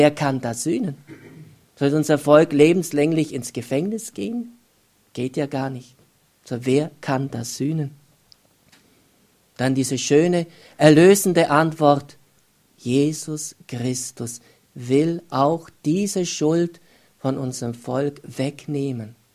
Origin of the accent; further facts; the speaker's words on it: Germany; obwohl ich bin selber Deutscher